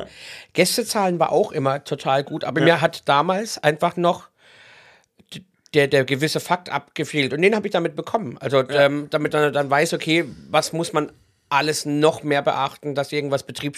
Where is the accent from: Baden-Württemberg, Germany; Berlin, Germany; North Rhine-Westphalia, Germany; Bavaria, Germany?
Baden-Württemberg, Germany; Kappelrodeck; weil ich komme ja gebürtig aus Kappelrodig, bin hier aufgewachsen.